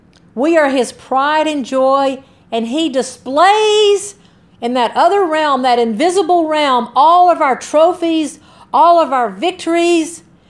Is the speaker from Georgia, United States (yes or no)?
yes; Georgia, United States; I remember growing up in Georgia, man, I got so sick of hearing about some coach named Bear Bryant at Alabama.